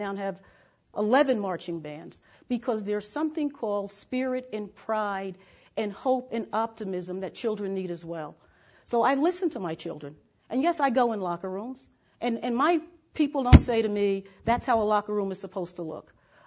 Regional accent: Newark, New Jersey, United States; I was born in Newark. I was raised in Newark, chose to teach only in Newark.

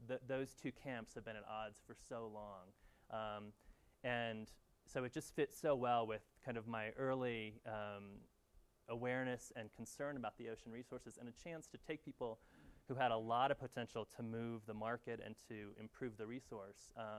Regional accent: California, United States; I started sort of my passion with the oceans as a young kid growing up in California

